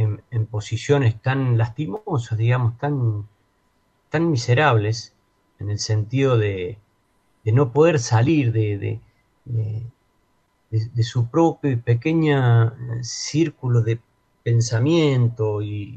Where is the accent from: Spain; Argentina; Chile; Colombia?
Argentina; Catamarca; also born or lived in Mar del Plata; siempre me he criado, más allá que nací en Mar del Plata, me he criado en Catamarca